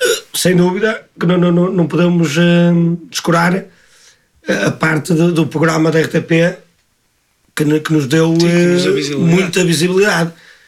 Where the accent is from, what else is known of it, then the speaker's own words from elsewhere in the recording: Norte, Portugal; Até que a minha terra não é uma terra propriamente de cantadores. Que eu estou no Douro Litoral, mais ou menos a 30 km de Porto.